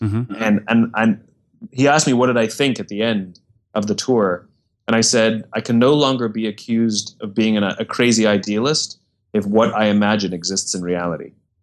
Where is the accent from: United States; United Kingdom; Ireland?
United Kingdom; England; born there; I was born in England. Mm-hmm. and lived all over the world, lived on 4 continents by the age of 10 years old